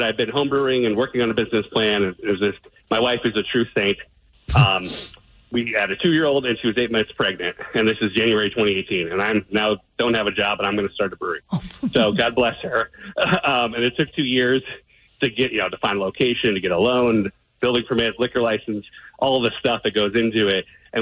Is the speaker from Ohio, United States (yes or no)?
no; Spokane, Washington, United States; now in Chicago, United States; I'm from Spokane, Washington. I went to Washington State.